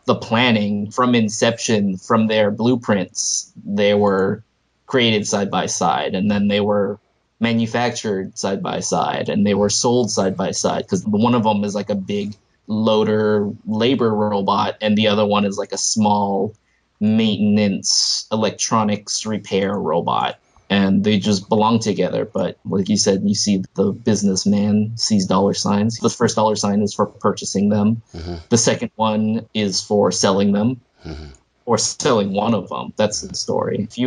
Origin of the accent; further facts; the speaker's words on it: Bangkok, Thailand; And I grew up in Bangkok in Asia. So robots were just like part of my childhood.